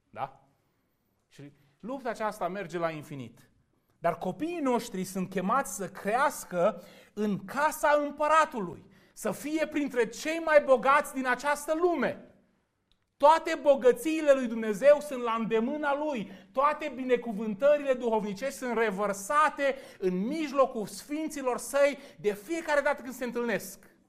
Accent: New York, United States; când mă duc acasă, la biserica în care am crescut, la New York, parcă mă simt altfel.

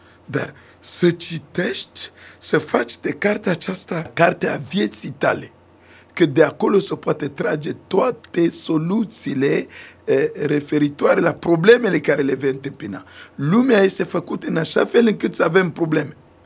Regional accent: Central African Republic; Romanian is a second language; eu sunt din Republica Centrafricană.

